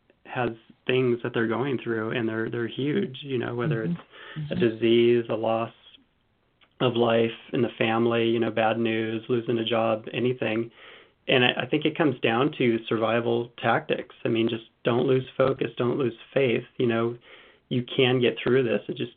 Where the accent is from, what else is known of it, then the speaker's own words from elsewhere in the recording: Oregon, United States; I grew up in Southern Oregon and lived in the mountains.